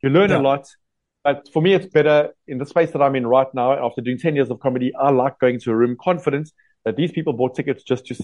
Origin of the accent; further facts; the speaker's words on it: South Africa; I think loving comedy and loving being South African is the same thing for me.